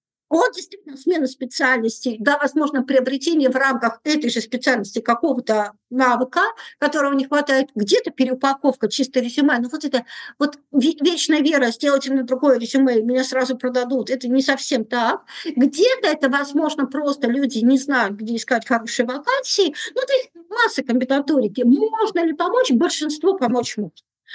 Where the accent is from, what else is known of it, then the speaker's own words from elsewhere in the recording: Vologda, Vologda Oblast, Russia; Я тетка родом из Вологды. Это не то, чтобы очень большой город, а и не то, чтобы, знаете, золотое место. Это, в общем, довольно депрессивный регион. А с маленькими зарплатами, ну, с небольшими зарплатами.